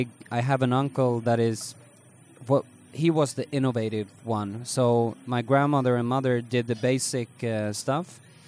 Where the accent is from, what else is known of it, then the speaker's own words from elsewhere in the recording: Stockholm, Stockholm County, Sweden; English is a second language; now in Singapore; I'm from Sweden, Stockholm, Sweden.